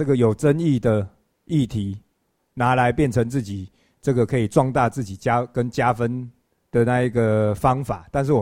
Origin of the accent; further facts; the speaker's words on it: Taiwan; 我是台湾人。